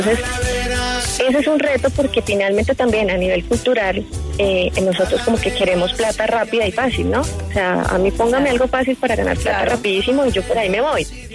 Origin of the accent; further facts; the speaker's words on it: Bucaramanga, Santander, Colombia; Nosotros somos obviamente de Bucaramanga, de esas familias que son como muy pegadas para todos, ¿no?